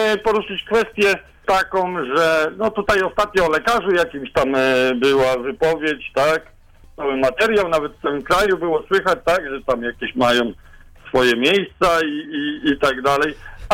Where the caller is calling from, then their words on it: Piotrków Trybunalski, Łódź Voivodeship, Poland; Tak, tutaj u nas w Piotrkowie